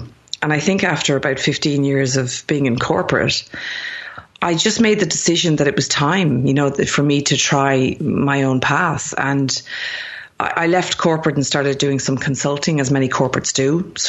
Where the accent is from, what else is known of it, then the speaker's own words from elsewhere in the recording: Ireland; moved away as an adult; now in Sydney, Australia; I'm actually originally from Ireland. So that's a bit of the personal backstory. Moved to Sydney, Australia to be in the sunshine by the beach about 17, almost 18 years ago now. So I live in sunny Sydney, Australia